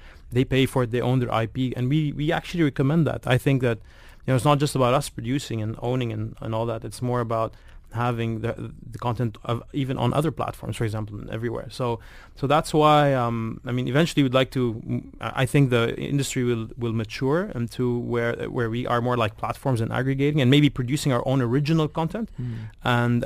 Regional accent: Lebanon; also born or lived in Canada; I was up till the age of 10, I was raised in Canada, before moving back to Lebanon after our civil war.

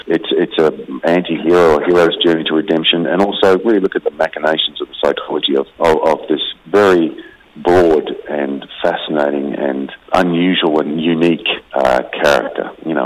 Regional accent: New Zealand; being a Kiwi

